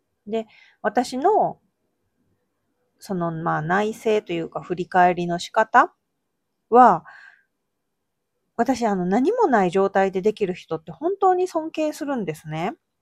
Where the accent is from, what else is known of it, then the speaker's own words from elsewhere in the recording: Mie, Japan; 今日は、地元の三重県では、まあ、東海地方ですね。